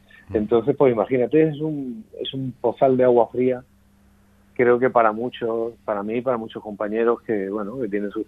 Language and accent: Spanish; Elche, Valencian Community, Spain; aunque mi lengua materna no lo es, pues yo nací realmente aquí en Elche, los orígenes son de Granada, pero yo estoy en mi calle viviendo desde crío escuchando hablar valenciano